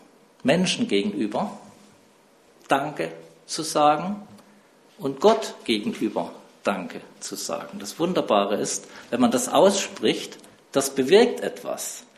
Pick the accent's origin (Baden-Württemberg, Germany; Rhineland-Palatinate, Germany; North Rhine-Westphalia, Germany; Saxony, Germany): Baden-Württemberg, Germany; Karlsruhe; Ich stamme aus Baden, bin in Karlsruhe geboren, aufgewachsen.